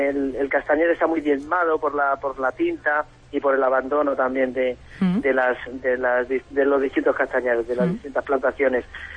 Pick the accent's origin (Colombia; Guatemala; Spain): Spain; Ávila, Castile and León; la zona productiva de aquí de de Ávila, que somos nosotros, Cubas del Valle, el Arenal y Casillas